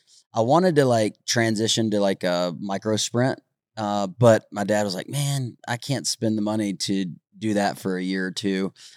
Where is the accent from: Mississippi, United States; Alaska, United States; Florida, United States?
Mississippi, United States; Olive Branch; I grew up in Olive Branch, Mississippi, right south of Memphis.